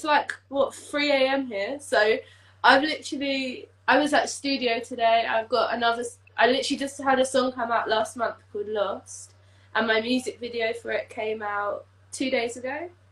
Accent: United Kingdom; accent: British; Why do Americans love British accents? Because I don't know what it is. I don't know. I can't hear it. So what is it about my accent?

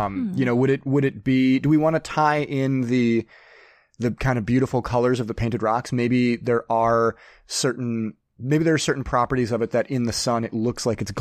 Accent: Midwest, United States; So growing up in the Midwest here

